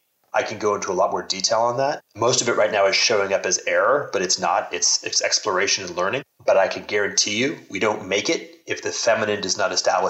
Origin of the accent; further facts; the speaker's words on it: Texas, United States; I grew up in Texas in the 1970s in America.